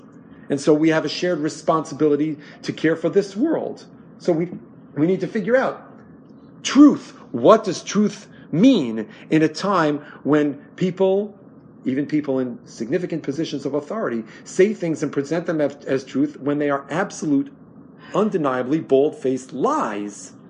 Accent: Baltimore, Maryland, United States; I grew up in Baltimore, where it's very well known.

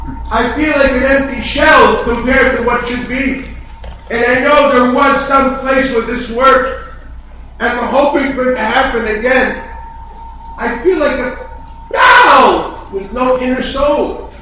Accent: Chicago, Illinois, United States; See, I grew up in Chicago. When I say blue, I think energizer drink.

